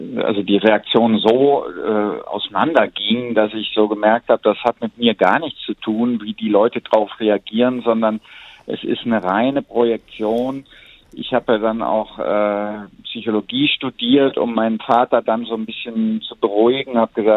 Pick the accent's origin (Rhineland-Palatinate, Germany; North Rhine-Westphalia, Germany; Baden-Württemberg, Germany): North Rhine-Westphalia, Germany; da wo ich aufgewachsen bin, am Niederrhein.